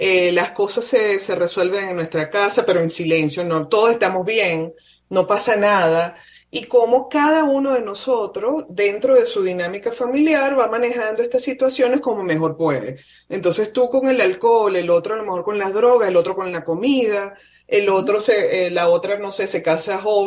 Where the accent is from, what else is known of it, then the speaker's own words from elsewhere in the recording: Venezuela; yo empecé a tomar en mi país, en Venezuela, normalmente en la playa